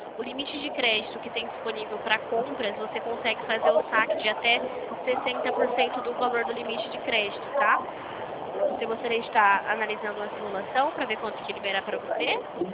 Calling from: Limeira, São Paulo, Brazil; Eu falo aqui de Limeira, São Paulo

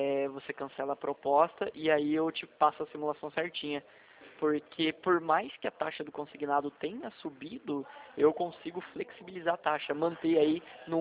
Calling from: São José dos Campos, São Paulo, Brazil; Você vai estranhar meu DDD, ele é 12, mas pode ficar sossegado, eu sou de São José dos Campos

